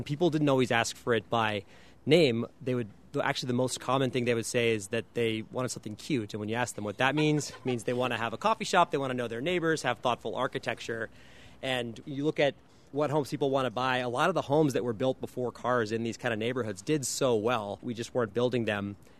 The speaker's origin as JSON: {"language": "English", "town": "Phoenix", "region": "Arizona", "country": "United States", "tie": "born or raised there", "said": "so I grew up in Phoenix, and for college, I turned down MIT to take the Flynn Scholarship, and that's something for 20 students a year in Arizona"}